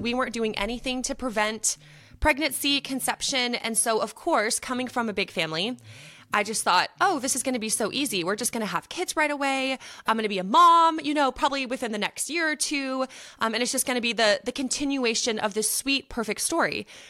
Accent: Texas, United States; So like you said … from Texas over here in the US.

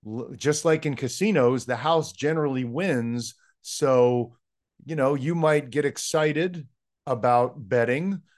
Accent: New Jersey, United States; I'm not generally very good at that and learned early because I grew up around Atlantic City with blackjack, et cetera.

